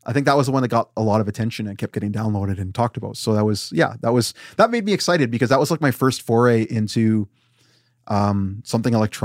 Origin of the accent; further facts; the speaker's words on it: Weyburn, Saskatchewan, Canada; Weyburn is a highly conservative small town. You've lived there, you know now. I mean, I grew up there when there was very few brown people